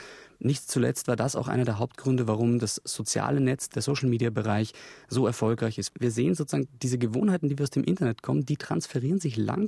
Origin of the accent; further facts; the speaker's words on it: Austria; Ich komme aus Österreich und ich habe eine 7-jährige Nichte